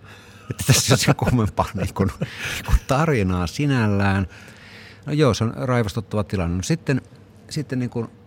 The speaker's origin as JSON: {"language": "Finnish", "region": "Kainuu", "country": "Finland", "tie": "born or raised there", "said": "että olen sieltä kotoisin"}